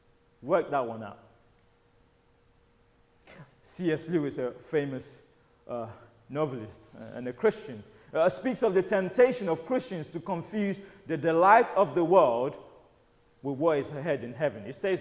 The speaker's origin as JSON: {"language": "English", "country": "Nigeria", "tie": "born or raised there", "said": "When I was growing up in Nigeria, in boarding school, circling vultures meant there was a dead body somewhere"}